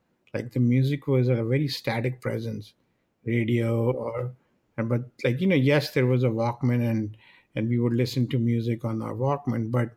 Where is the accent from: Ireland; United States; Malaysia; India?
India; I grew up in India and I remember getting one from